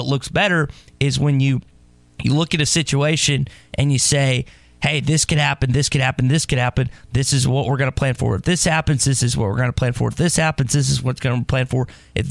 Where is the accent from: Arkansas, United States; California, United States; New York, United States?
Arkansas, United States; everyone listening right now knows that we're from Arkansas. I went to school there.